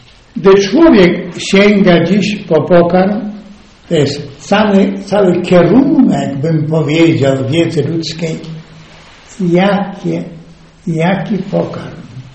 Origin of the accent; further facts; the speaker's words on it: Galicia, Poland; a ja jeszcze z Galicji pochodzę, z tych regionów.